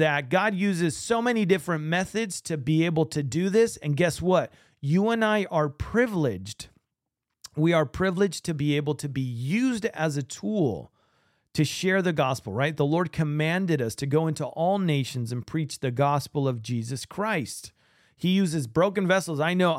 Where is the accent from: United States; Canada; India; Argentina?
Argentina; English is a second language; I'm from Argentina